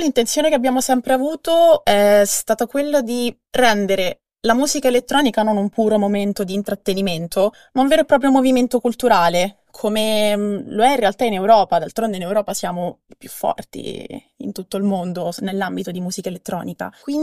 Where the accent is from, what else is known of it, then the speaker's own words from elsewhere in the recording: Marche, Italy; io lo dico da marchigiana, è vero.